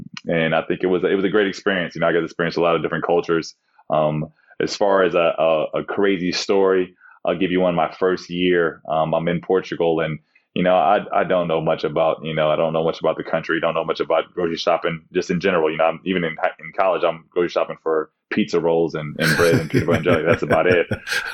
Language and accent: English; United States; I'm American through and through, so I love everything that America's about.